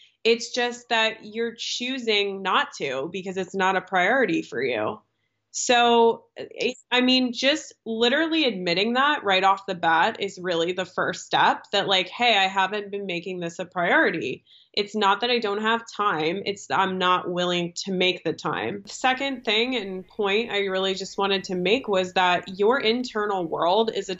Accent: East Coast, United States; because I am from the East Coast

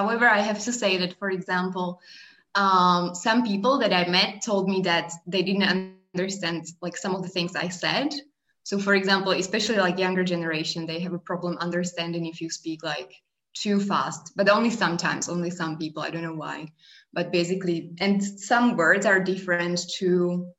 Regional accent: Slovakia; also born or lived in China; So I'm from Slovakia. I was born and raised there and I studied there until basically I finished my university there.

